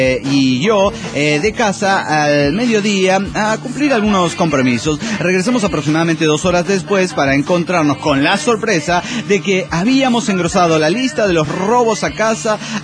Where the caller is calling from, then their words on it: Andújar, Andalusia, Spain; de Andújar, España.